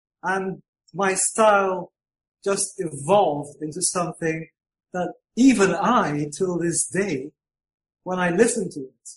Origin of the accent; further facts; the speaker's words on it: United Kingdom; I'm a Brit, yes.